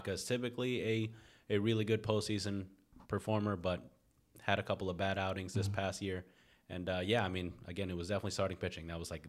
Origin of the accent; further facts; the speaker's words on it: New York City, New York, United States; Yeah, born and raised in Queens. Born and raised in Queens, for sure.